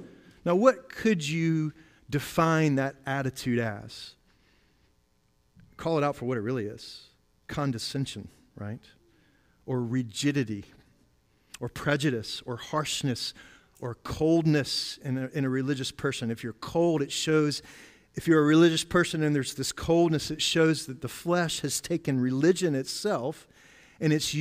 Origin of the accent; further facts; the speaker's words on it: South Carolina, United States; now in Southwest Virginia, United States; I'm from South Carolina. That's definitely the South, but I think we're still in the South.